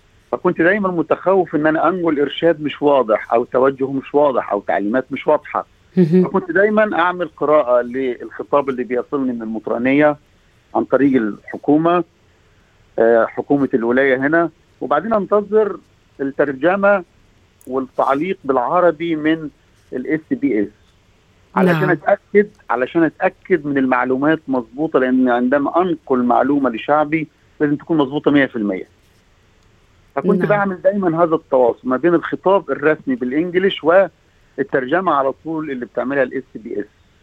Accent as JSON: {"language": "Arabic", "country": "Egypt", "said": "وخاصة في بلدنا مصر"}